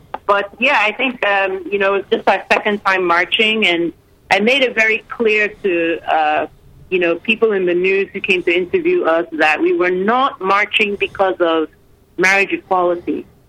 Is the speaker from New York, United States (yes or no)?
yes; New York, United States; also born or lived in Lagos, Nigeria; growing up in New York as a child. In Lagos, obviously, I was there for 7 years as a child